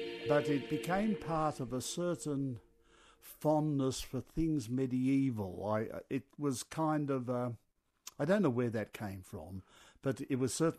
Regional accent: Australia; also born or lived in England; I was born in England, but I was born just as my family was planning to come to Australia. It was 1937.

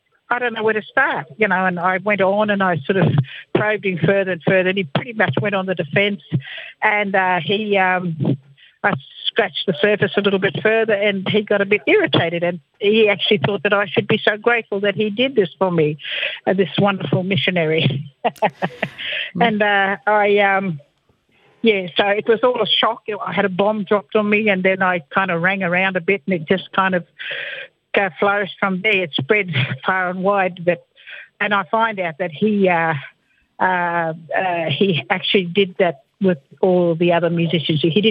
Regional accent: Cherbourg, Queensland, Australia; I grew up in the Cherbourg Aboriginal settlement.

